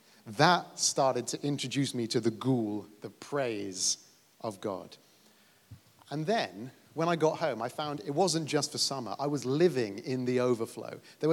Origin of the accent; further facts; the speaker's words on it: England, United Kingdom; Now, this is the hardest one for me as an English introvert.